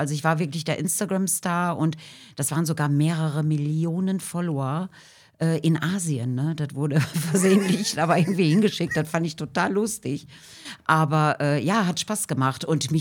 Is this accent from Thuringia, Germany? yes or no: no; Dinslaken, North Rhine-Westphalia, Germany; Ja, ich komme aus Dienstlaken. Also eigentlich ist ja Dienstlaken noch Niederrhein oder zählt zum Niederrhein